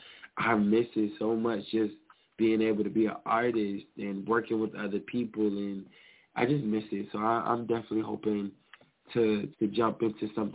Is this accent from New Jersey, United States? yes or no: yes; New Jersey, United States; I'm from Jersey, so listen, I don't really hear too many people calling from Jersey, so whenever I hear Jersey, I just got a little excited.